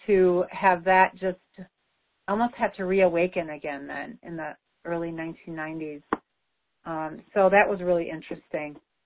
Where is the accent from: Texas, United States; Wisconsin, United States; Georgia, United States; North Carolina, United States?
Wisconsin, United States; I'm from Wisconsin. I have traveled quite a bit, but I always found myself back to Wisconsin